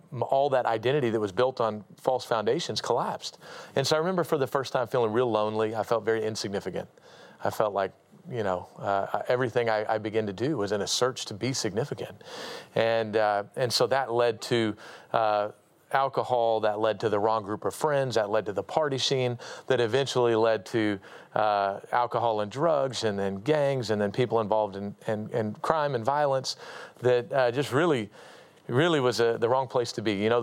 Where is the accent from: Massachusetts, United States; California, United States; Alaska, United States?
Alaska, United States; Anchorage; So I grew up in Anchorage, Alaska, born and raised up there.